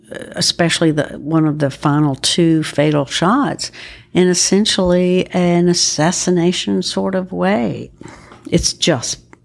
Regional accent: Anderson, South Carolina, United States; an experienced and well-regarded trial attorney that I have to add is from my hometown, Anderson, South Carolina.

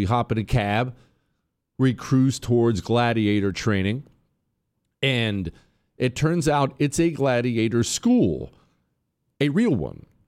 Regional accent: Montana, United States; I'll tell you, I'm from Montana. Anyone who's from that part of the world knows that wildfires are a part of your existence.

